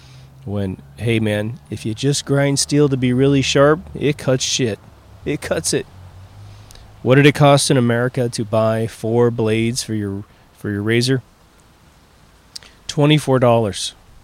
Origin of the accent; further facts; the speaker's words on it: Midwest, United States; Now, I come from the Midwest where when you go into certain people's homes